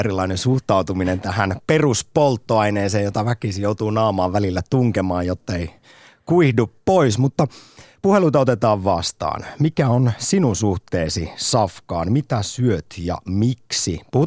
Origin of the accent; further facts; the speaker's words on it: Jyväskylä, Central Finland, Finland; Sitten omassa kotikaupungissani Jyväskylässä, siellähän on tämä taksari